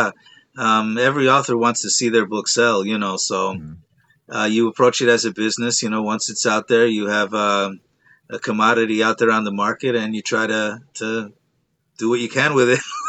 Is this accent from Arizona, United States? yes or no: no; Pennsylvania, United States; moved away as an adult; I grew up in Pennsylvania. I moved to Florida in my 20s.